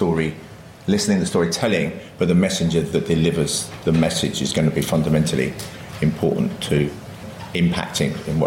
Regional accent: London, United Kingdom; my accent is not posh. I come from the East End of London, and I've kept most of my accent, although my friends still think I'm posh.

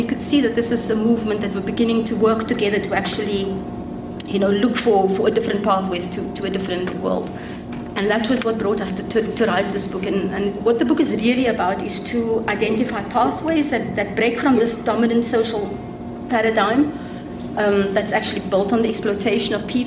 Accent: South Africa; I'm a South African.

